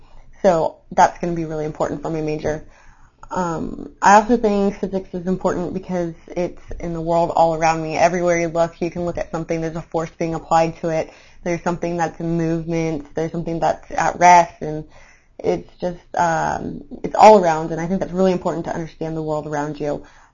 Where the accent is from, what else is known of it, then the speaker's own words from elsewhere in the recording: Manhattan Beach, California, United States; I'm from Manhattan Beach, California, which is a little beach community right below Los Angeles International Airport in Los Angeles.